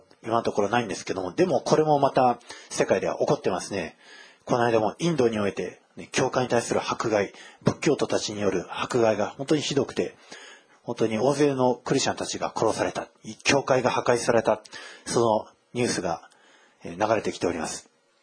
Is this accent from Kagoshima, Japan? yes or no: yes; Kagoshima, Japan; 九州の方で、あの鹿児島の、ところ、まあ、私の実家は鹿児島の方なんですけども